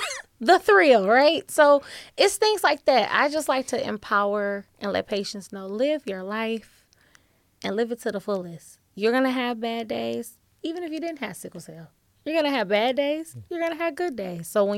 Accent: Detroit, Michigan, United States; Because I grew up in Detroit, 60% of the population has sickle cell trait.

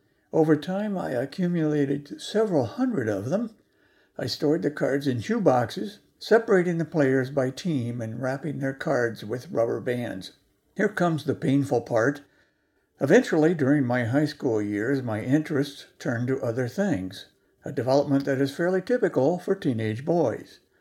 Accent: United States; Like millions of other kids growing up in America in the 1950s, I became a collector of baseball cards at an early age.

